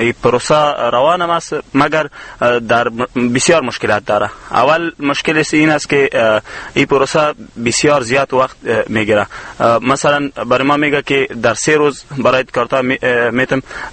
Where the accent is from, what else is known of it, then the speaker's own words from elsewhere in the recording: Jalalabad, Nangarhar, Afghanistan; now in Peshawar, Pakistan; ما از جلال آباد هستم، هر در پشاور زندگی میکنم.